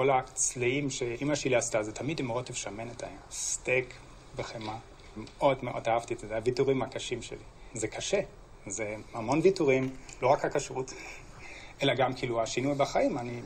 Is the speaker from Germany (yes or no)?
yes; Germany; Hebrew is a second language; moved away as an adult; now in Israel; אני במגרמניה, אני 7 שנים בארץ, ועשיתי עלייה רשמית לפני 5 שנים אחרי שעברתי תהליך גיור